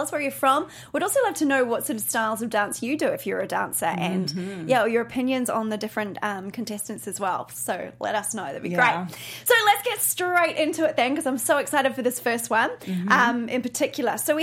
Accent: New Zealand; and I'm originally from New Zealand.

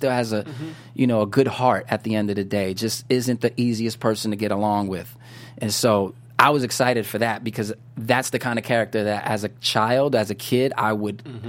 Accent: New York, United States; I know a lot of kids like that growing up in New York

